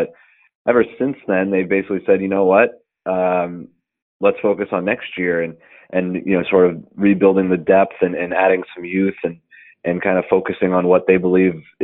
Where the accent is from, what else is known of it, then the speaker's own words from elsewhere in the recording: Florida, United States; now in Boston, United States; I mean, it's freezing here in Boston. I'm originally from Florida, so I'm not used to this stuff